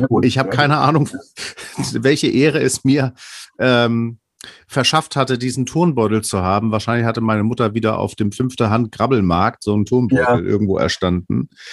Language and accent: German; Hamburg, Germany; born there; ich als gebürtiger Hamburger wohne ich jetzt lang genug in dieser Region